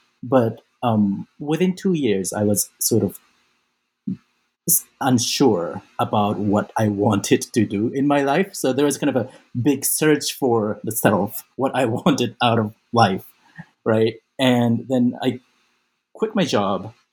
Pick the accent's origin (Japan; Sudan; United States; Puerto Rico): Japan; Osaka; moved away as an adult; so I was born and raised in Japan. I grew up mostly in Osaka